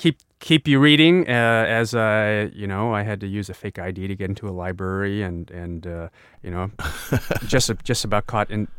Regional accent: Jiangsu, China; when I got to Shanghai and I told him I was from Sube

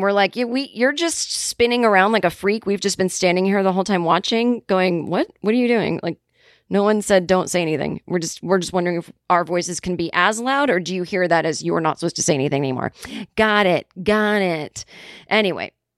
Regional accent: Boston, Massachusetts, United States; when I was growing up in Boston, I didn't even know until I was a teenager

